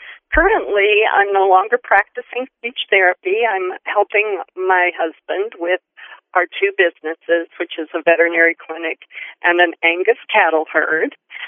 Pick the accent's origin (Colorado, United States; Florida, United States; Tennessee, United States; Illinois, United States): Colorado, United States; I grew up in Colorado. I love the state. I lived on a cattle ranch outside of a very small town that's close to the Continental Divide.